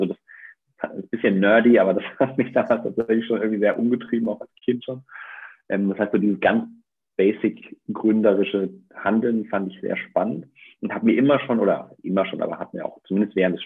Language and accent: German; Bavaria, Germany; Ich war irgendwie Vegetarier damals und hatte sowieso da schon einen schweren Stand als Junge in Bayern als Vegetarier